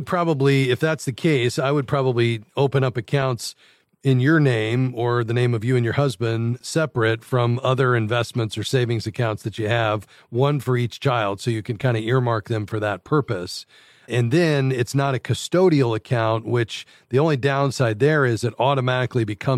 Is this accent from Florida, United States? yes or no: yes; Fort Lauderdale, Florida, United States; Let's go to Fort Lauderdale, Florida, my hometown.